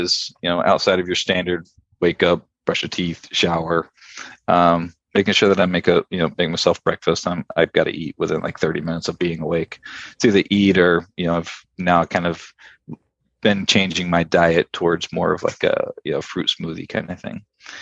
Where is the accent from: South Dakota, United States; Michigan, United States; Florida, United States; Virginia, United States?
Florida, United States; Lakeland; now in New York, United States; I'm from the great city of Lakeland, Florida, and all we drink is sweet tea.